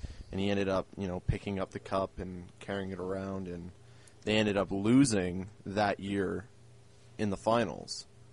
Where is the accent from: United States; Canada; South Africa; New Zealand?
Canada; But I am Canadian, and I don't know crap about football.